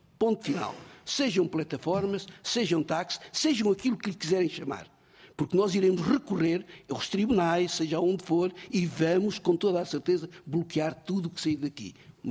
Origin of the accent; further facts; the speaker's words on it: Portugal; Sou português.